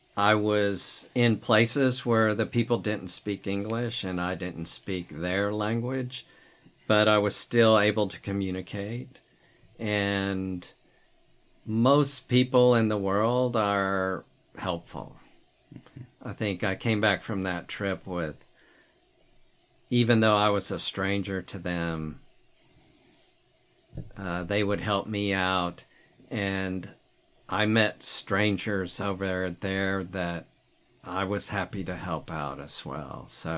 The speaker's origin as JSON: {"language": "English", "country": "United States", "said": "And particularly most people in Africa thought I was rich because I was American."}